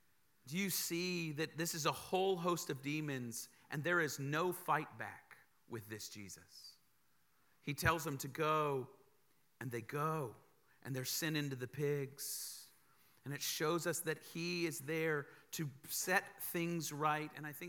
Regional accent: United States; born there; I'm an American. I was born there, but my Spanish is it's good

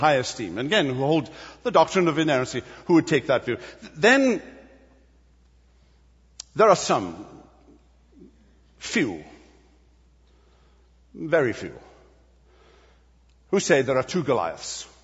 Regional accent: United Kingdom; I'm British, you understand.

